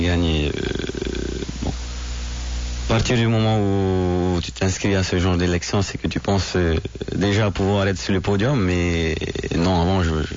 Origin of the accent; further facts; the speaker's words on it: Hiva Oa, Marquesas Islands, French Polynesia; Moi, je suis de Hivao.